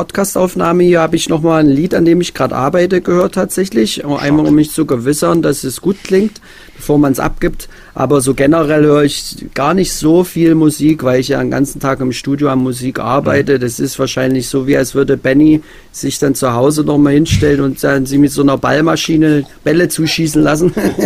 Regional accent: Elstra, Saxony, Germany; habe dann in der Nähe von meinem Heimatort, Elstra, wollte ich dann ein bisschen höherklassig spielen

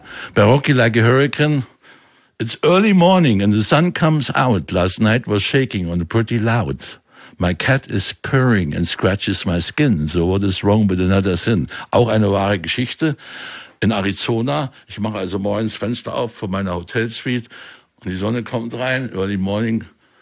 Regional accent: Saarland, Germany; Ich bin Saarländer, ich weiß, wo Honecker herkommt. Der ist 30 Kilometer von meinem Geburtsort.

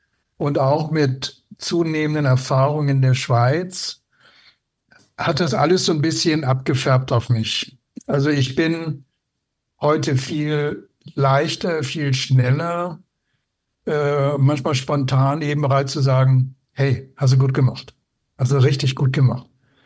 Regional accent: Northern Germany, Germany; insbesondere als Norddeutscher

